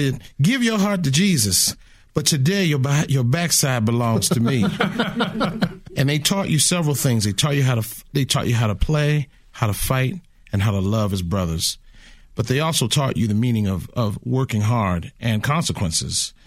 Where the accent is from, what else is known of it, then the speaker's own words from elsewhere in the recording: Baltimore, Maryland, United States; I grew up in Baltimore